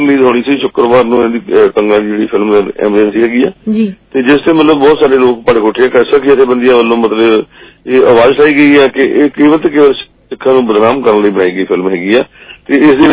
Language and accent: Punjabi; Punjab, India; ਅਸੀਂ ਪੰਜਾਬੀ ਹਾਂ